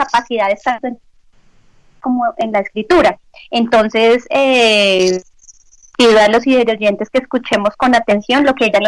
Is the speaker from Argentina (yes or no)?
no; Pasto, Nariño, Colombia; born there; now in Cartagena, Colombia; yo nací pues en Pasto, pero vivo ahorita aquí en Cartagena.